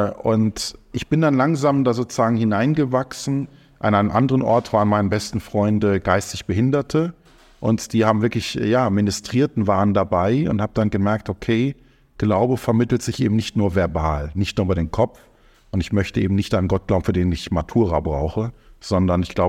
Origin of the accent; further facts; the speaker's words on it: Baden-Württemberg, Germany; also born or lived in Stuttgart / Hesse; Stuttgart geboren, dann aufgewachsen eben in Baden-Württemberg und dann auch vor allem Hessen. Und ich bin auch gar nicht von Haus aus katholisch